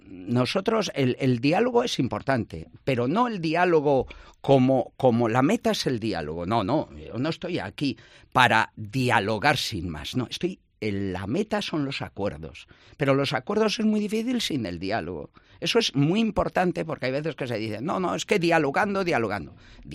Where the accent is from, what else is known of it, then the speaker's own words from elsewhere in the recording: Castile and León, Spain; que se vayan a mi tierra, tierra de Campos